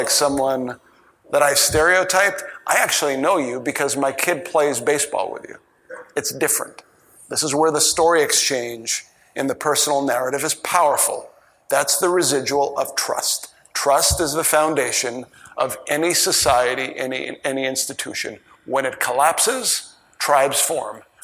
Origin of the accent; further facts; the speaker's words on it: Massachusetts, United States; now in Austin, United States; I'm from Massachusetts, so I'm a member of Red Sox Nation.